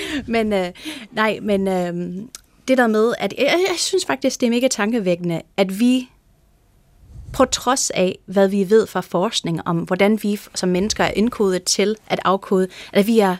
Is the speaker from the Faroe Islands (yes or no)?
no; California, United States; Danish is a second language; now in Denmark; i Californien, der hvor jeg kommer fra, i high school